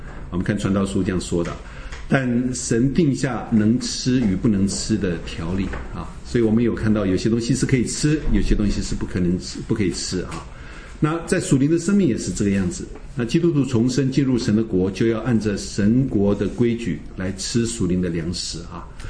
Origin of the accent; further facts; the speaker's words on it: China; 我们从中国来的时候这样睁大大的